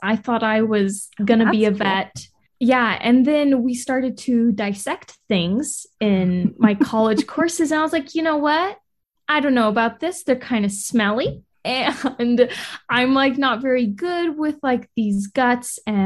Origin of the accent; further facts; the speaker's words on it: St. George, Utah, United States; Yeah, I grew up in St. George.